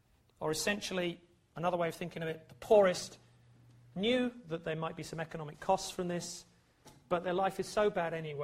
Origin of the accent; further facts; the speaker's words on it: England, United Kingdom; It's interesting because I think of myself as English and not British